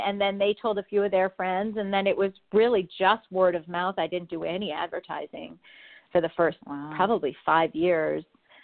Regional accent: Montreal, Quebec, Canada; now in California, United States; we moved to California in the 70s, but I'm actually Canadian. I'm from Montreal.

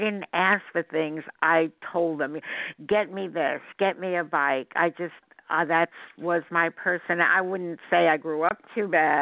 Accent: Brooklyn, New York, United States; Brooklyn, New York. I grew up in Brooklyn.

